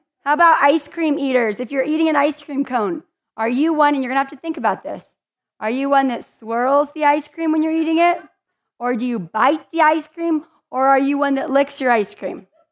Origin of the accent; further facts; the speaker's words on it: California, United States; I was born in Southern California and born and raised there. Yeah, I know all you Nevada people want to get rid of us, but Nevada means home now.